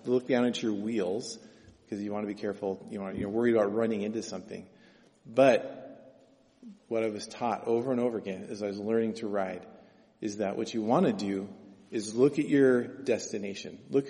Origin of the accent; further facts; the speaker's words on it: Medford, United States; I grew up in Medford, and just outside of town, it was kind of in this semi-rural but also kind of country area.